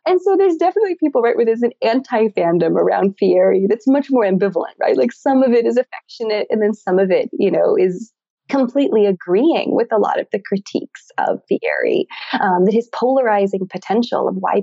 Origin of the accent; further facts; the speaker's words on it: Montana, United States; also born or lived in California / Boston; And I've lived in California, I've lived in Boston, I loved being on both of the coasts. But I grew up in Montana.